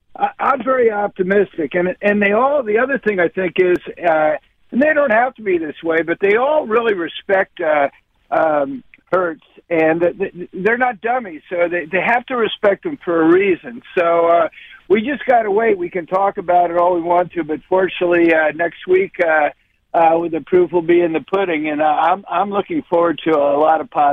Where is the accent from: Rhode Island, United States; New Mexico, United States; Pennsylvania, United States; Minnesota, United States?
Pennsylvania, United States; Philadelphia; also born or lived in Arizona; So I've always been an Arizona fan, but I'm from Philadelphia, so I've always been a Philly fan.